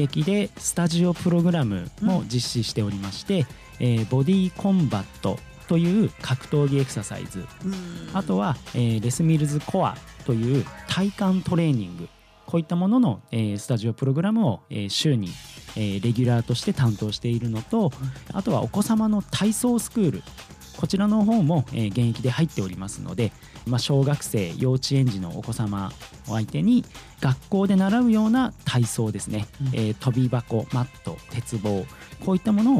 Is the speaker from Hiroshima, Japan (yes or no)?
no; Hokkaido, Japan; now in Mito, Japan; 私自身出身は実は北海道でございまして、今家族は、神奈川の方に住んでおります。私自身今単身赴任でこちらに来ておりまして、